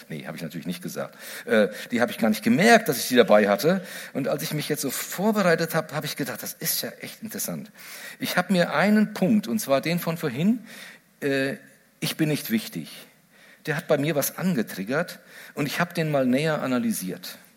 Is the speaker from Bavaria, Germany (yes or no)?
no; Giessen, Hesse, Germany; irgendwo in irgendeiner großen Stadt, die nicht Gießen heißt, wo ich herkomme